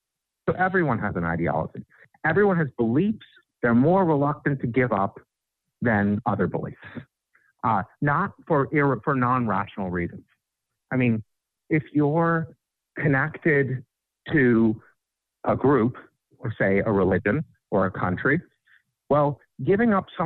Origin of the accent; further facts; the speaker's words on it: United States; I have a strong patriotic identity as an American.